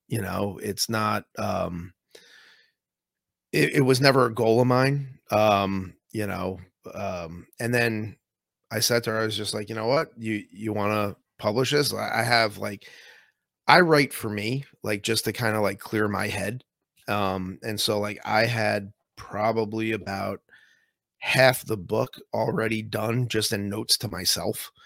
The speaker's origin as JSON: {"language": "English", "region": "New Jersey", "country": "United States", "said": "I'm a teacher from New Jersey who was just trying to do right by my kids."}